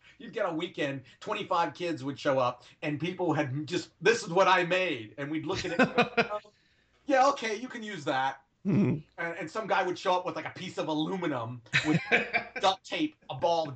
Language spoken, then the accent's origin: English; Florida, United States; And also growing up in Florida, citrus plants